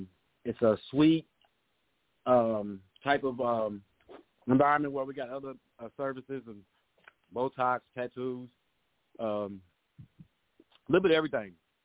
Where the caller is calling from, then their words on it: Commerce, Texas, United States; I'm from Commerce, Texas.